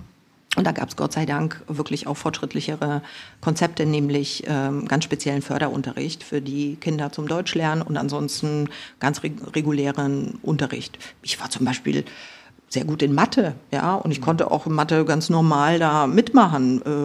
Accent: Zgorzelec, Lower Silesian Voivodeship, Poland; born there; also born or lived in Gryfino; Geboren bin ich tatsächlich in Zgorzelec.

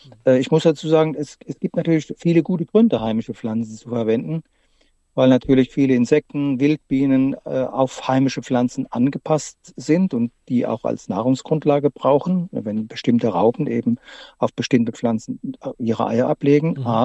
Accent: Rhineland-Palatinate, Germany; wie es bei uns in der Pfalz, gerade in der Pfalz, immer heißer und trockener wird.

